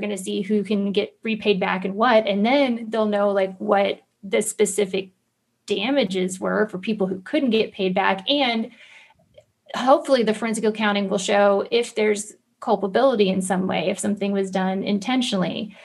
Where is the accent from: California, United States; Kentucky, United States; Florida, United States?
Florida, United States; I mean, I grew up poor in Central Florida. Like I didn't even know a lawyer. My family didn't even know a lawyer.